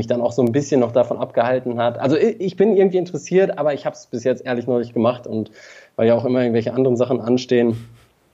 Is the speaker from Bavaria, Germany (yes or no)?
no; Ratingen, North Rhine-Westphalia, Germany; ich habe auch noch sehr viele Freunde in meiner alten Heimat, Rating, bei Düsseldorf.